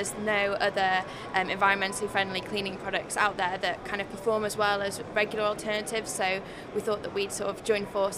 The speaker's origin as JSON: {"language": "English", "town": "Leeds", "region": "Yorkshire and the Humber", "country": "United Kingdom", "said": "from Preston and I'm from Leeds."}